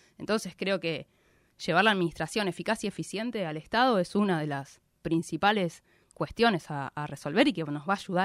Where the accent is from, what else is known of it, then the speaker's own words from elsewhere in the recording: Mar del Plata, Buenos Aires Province, Argentina; Y teniendo todo como es Argentina y como es Mar del Plata, nuestra ciudad, no lo podés creer que no nos vaya bien.